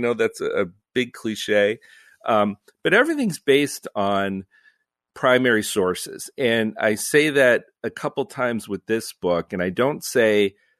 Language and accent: English; Cleveland, Ohio, United States